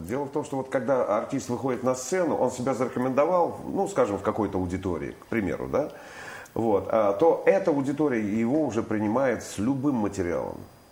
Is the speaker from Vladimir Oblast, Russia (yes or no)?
yes; Vladimir Oblast, Russia; Я принял крещение у себя на родине, в Владимирской губернии, в 89-м году.